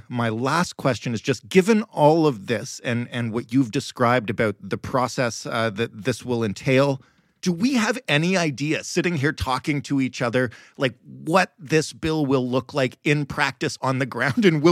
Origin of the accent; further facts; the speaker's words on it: Canada; I'm Canadian.